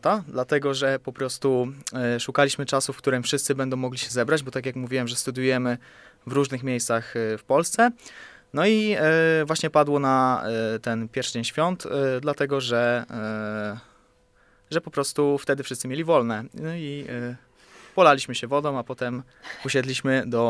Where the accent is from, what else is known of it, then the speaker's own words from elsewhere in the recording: Kalisz, Greater Poland Voivodeship, Poland; wszyscy jesteśmy z Kalisza albo z okolic.